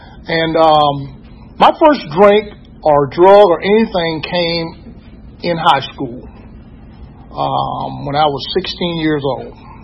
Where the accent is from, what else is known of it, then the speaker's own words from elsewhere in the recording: King Street, South Carolina, United States; I'm from South Carolina. I was born in a small town in South Carolina called King Street, South Carolina.